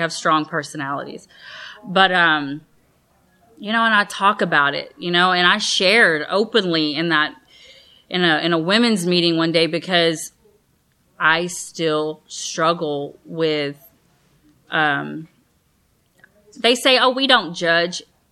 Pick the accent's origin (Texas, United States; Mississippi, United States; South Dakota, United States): Texas, United States; Houston; now in Katy, United States; So I recently, so the Houston area, I grew up in Houston, Texas.